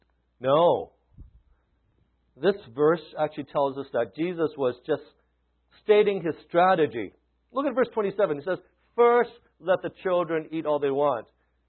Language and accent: English; Hong Kong; When I was growing up in Hong Kong, we had all these dogs running around.